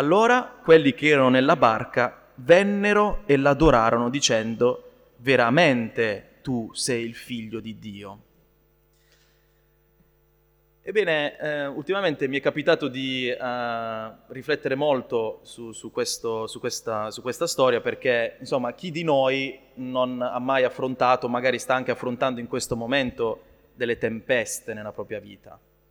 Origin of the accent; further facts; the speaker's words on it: Apulia, Italy; Io sono cresciuto in Puglia, come sapete, quindi vicino al mare